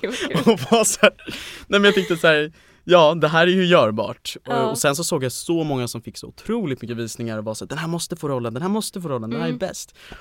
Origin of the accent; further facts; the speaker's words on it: Stockholm, Stockholm County, Sweden; och jag är 20, kommer från Stockholm